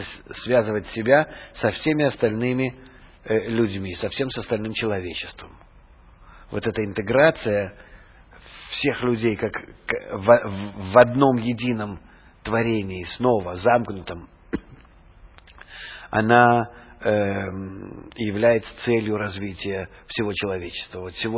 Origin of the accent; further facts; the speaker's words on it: Saint Petersburg, Russia; moved away as an adult; Я вырос в Ленинграде, и воспитался, и получил образование. Я уехал уже 28-летним человеком оттуда, уже, так сказать, сформировавшимся.